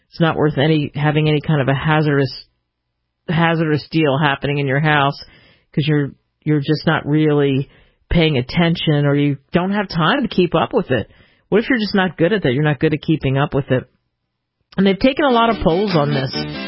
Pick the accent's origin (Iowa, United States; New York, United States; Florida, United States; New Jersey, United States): New Jersey, United States; Cherry Hill; And in I grew up in Cherry Hill, just a stone's throw away from Philadelphia